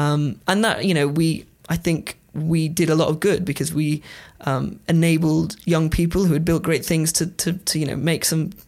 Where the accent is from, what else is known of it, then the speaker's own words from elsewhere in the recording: Manchester, North West England, United Kingdom; because I grew up in Manchester. My family home was there.